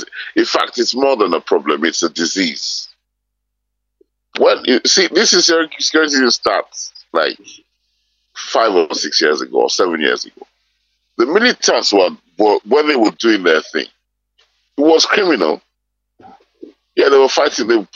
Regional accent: Ibadan, Oyo, Nigeria; I grew up in Ibadan

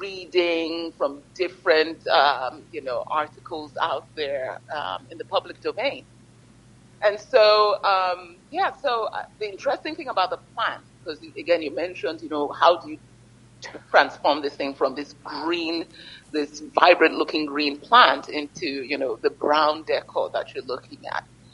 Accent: Ibadan, Oyo, Nigeria; when I was growing up, I grew up on the University of Ibadan campus.

